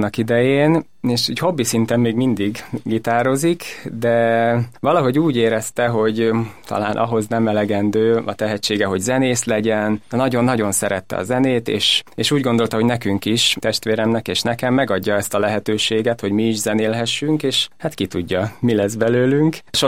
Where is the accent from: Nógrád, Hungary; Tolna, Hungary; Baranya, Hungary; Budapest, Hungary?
Nógrád, Hungary; Bátonyterenye; Én bátonyterenyei származású vagyok, ami Salgótarján környékén van, Nógrád megyében, és az ottani zeneiskolában tanultam